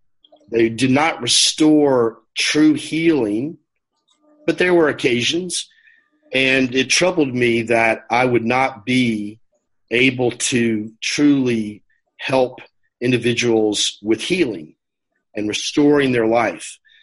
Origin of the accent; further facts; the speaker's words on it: Louisiana, United States; now in Atlanta, United States; I am a physician from currently in Georgia, in the Atlanta area. I grew up in Louisiana, and at the age of 20, God called me to himself.